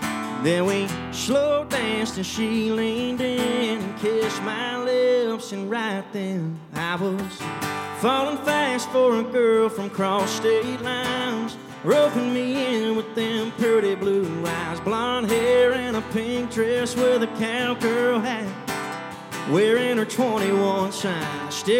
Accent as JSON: {"language": "English", "town": "Savannah", "region": "Georgia", "country": "United States", "said": "Again, folks … I'm from Savannah, Georgia. And it's a long ways from here."}